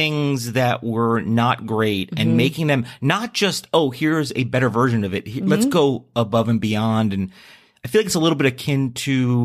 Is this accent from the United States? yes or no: yes; New Jersey, United States; He's from my home state of New Jersey.